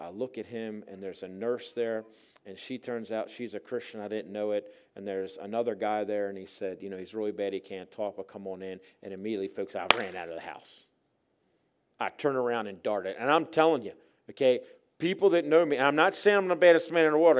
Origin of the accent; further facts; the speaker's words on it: Baltimore, Maryland, United States; I mean, I grew up in Baltimore City, folks. I mean, not much scares me, right?